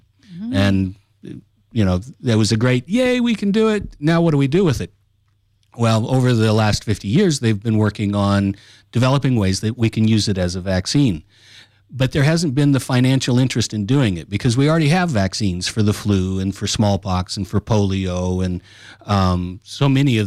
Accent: United States; I come from the United States, and I was a university professor at a medical school or several medical schools in the U.S.

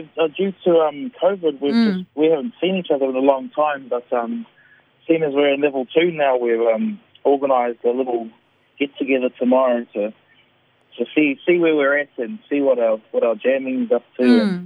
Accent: Kaitaia, Northland, New Zealand; I've always wanted to show the rest of New Zealand what Kaitaia can do, what the far north in general can do.

